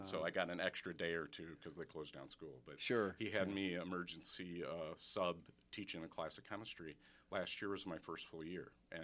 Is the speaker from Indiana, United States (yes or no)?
no; Minnesota, United States; Well, I don't want to disappoint anybody, but I'm a Minnesotan.